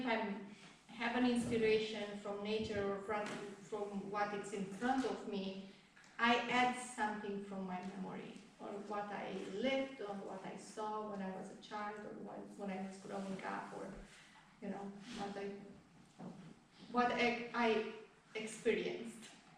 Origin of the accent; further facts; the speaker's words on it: Novosibirsk, Novosibirsk Oblast, Russia; English is a second language; now in United States; So years ago, when we were not, me and my family, we were not U.S. citizens, we had to go to Chicago to deal with some papers at the consulate. So we left Novosibirsk.